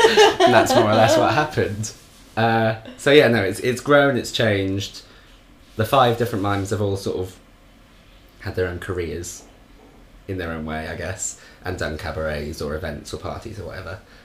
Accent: Wales, United Kingdom; To which I was like, no, I'm not. I'm from Wales, actually.

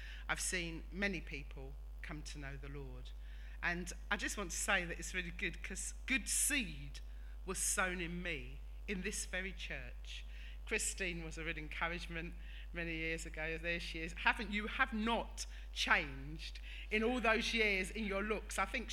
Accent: Antigua & Barbuda; born there; My dad was from the West Indies, from Dominica, and I was born in Antigua. And then I married a Nigerian

